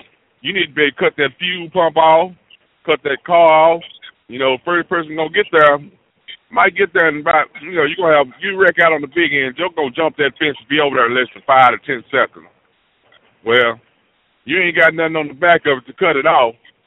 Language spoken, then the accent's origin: English; Oak Cliff, Texas, United States; I got to represent correctly because I'm from Oak Cliff, America.